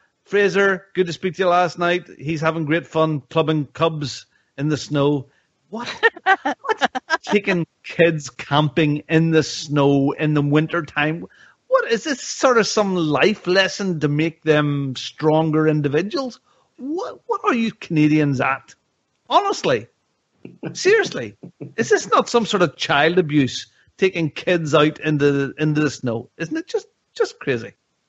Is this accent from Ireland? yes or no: yes; Ireland; That's getting into Irish now. And I am Irish.